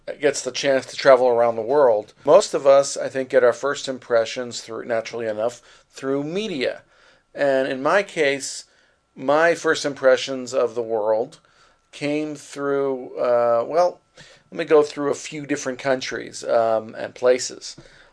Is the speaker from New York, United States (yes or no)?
yes; New York, United States; which, of course, was just wildly exotic being a kid growing up in New York.